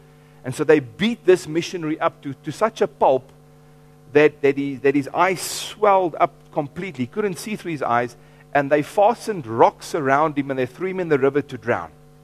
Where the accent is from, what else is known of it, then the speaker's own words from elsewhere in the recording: Free State, South Africa; or my mother used to share with me, they used to hate visiting one aunt of hers. We grew up in the Free State.